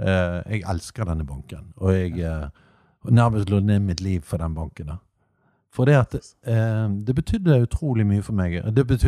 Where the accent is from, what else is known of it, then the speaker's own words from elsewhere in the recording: Bergen, Vestland, Norway; Ja, jeg er bergenser. Og Bergen jo med i mitt hjerte, og Brann og alt dette her. Jeg elsker byen vår, og jeg oppvokst opp under Løvstakken. Ja, ja, og gikk på Nykammer skole